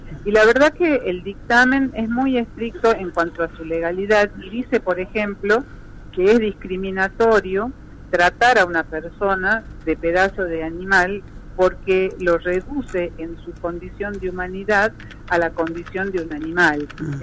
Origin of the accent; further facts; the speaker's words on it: Tucumán, Argentina; como militante, me siento legitimada como mujer, como tucumana